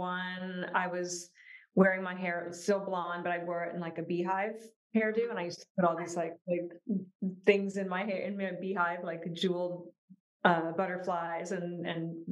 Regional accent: California, United States; also born or lived in Rochester, Michigan / West Branch, Michigan; I was born in Rochester, Michigan, and then moved to a town called West Branch, which is a very small town with like 2,000 people. And then I moved with my family to Orange County, California when I was about 12.

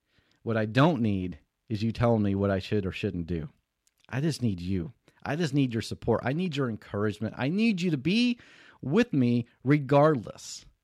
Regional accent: St. Louis, Missouri, United States; but I'm from the U.S. I'm from St. Louis, Missouri.

